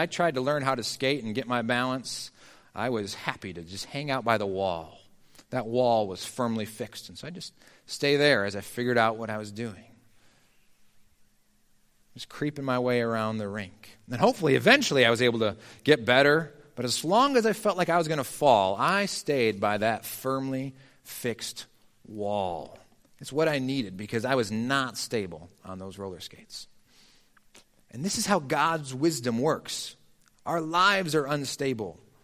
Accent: Batavia, Illinois, United States; Growing up in Batavia, Illinois, the Windmill City, in case you were wondering

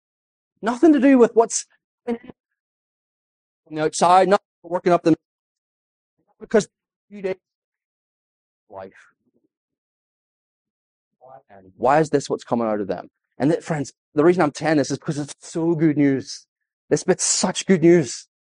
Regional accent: Northern Ireland, United Kingdom; I'm from Northern Ireland.

